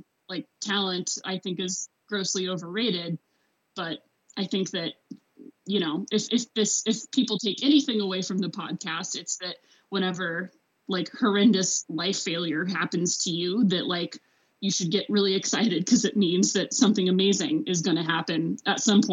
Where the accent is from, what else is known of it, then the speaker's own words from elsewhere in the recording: Arkansas, United States; once again, I'm from Arkansas. Like I am not from the Arctic.